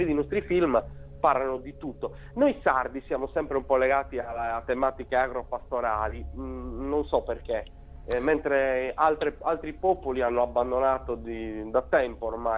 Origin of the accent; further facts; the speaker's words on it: Switzerland; born there; sai che in Svizzera io poi sono nato